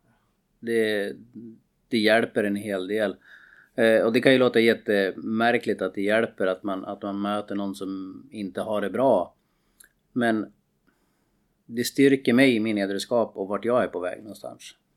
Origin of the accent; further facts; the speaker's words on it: Sundsvall, Västernorrland County, Sweden; Jag är nog född och uppväxt i Sundsvall.